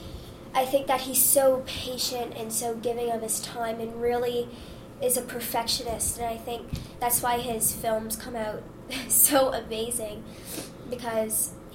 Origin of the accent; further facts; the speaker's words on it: United Kingdom; accent: British; I stayed in my British accent the whole time while filming, so...